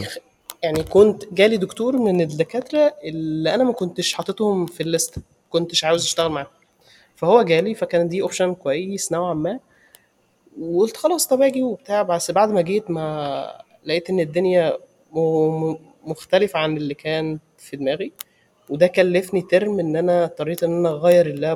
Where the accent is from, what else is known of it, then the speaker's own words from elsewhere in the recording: Egypt; now in Russia; انا نزلت مصر مره واحده بعد اول سنه في روسيا. اول مره انا من مصر لروسيا كان عادي